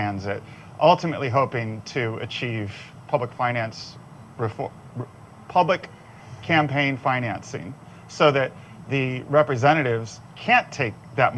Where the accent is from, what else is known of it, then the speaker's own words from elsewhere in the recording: Illinois, United States; moved away as an adult; now in Santa Cruz, United States; So I'm from the Midwest, born and raised in Illinois, moved around the country once I got out of the house for jobs primarily.